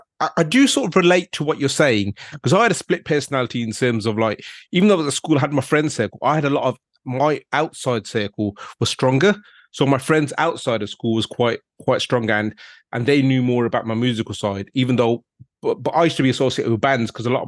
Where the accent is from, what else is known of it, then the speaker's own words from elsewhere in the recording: Handsworth, United Kingdom; I was brought up in Handsworth, so a bit different.